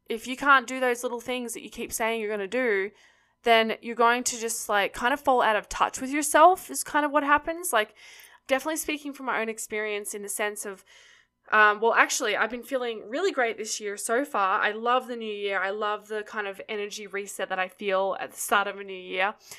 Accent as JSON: {"language": "English", "country": "Australia", "said": "If you guys don't know, I'm from Australia. We don't have ice rinks every block, you know, like it's not accessible."}